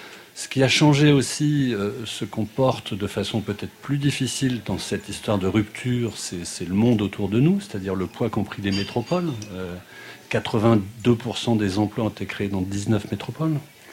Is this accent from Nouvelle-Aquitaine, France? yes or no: no; Hauts-de-France, France; je suis picard, natif de petit village à côté d'Amiens